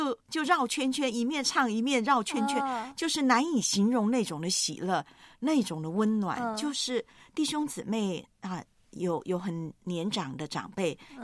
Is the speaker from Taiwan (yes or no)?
yes; Taiwan; 因为当时我的老家台湾呢